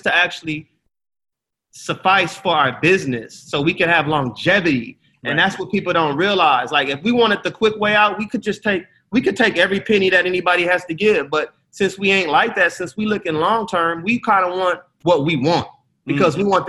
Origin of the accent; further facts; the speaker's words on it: Los Angeles, California, United States; I am born and raised in West Los Angeles.